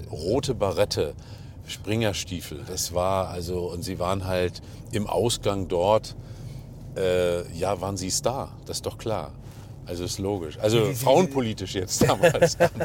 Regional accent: Mecklenburg-Vorpommern, Germany; Nun bin ich aus Mecklenburg-Vorpommern und da ist es auch nicht so, dass man jetzt Berlin nur freundlich sieht.

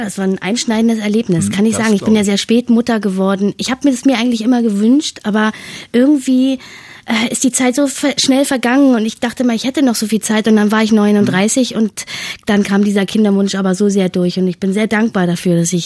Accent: Schönhausen, Saxony-Anhalt, Germany; Ist übrigens meine alte Heimat.

